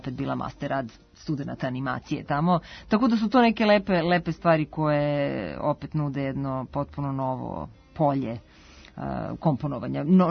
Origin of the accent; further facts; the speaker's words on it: Serbia; accent: ekavian; Ja sam odrasla u Jugoslaviji, u zemlji bratstva, jedinstva i ljubavi